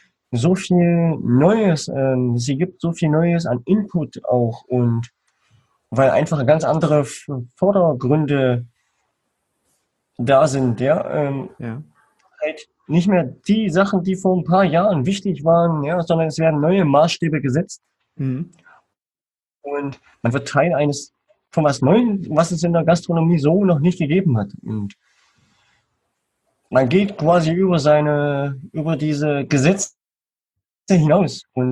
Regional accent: Eisenach, Thuringia, Germany; Ich bin heute 24 Jahre jung und ich komme aus Eisenach. Das liegt im schönen Thüringen.

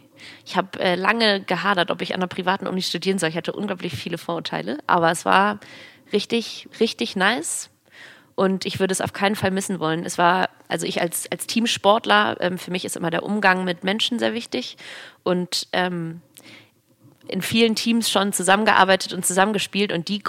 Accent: Hamburg, Germany; born there; Ich bin gebürtige Hamburgerin.

